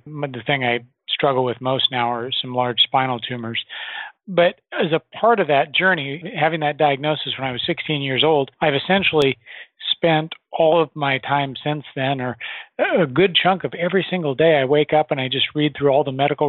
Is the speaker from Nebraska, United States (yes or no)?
yes; Nebraska, United States; I grew up in Nebraska in the middle of the country